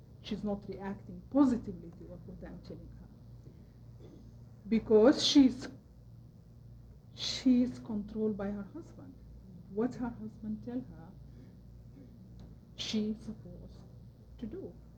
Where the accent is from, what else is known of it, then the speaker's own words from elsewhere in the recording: Sudan; And here I am from Sudan, Africa.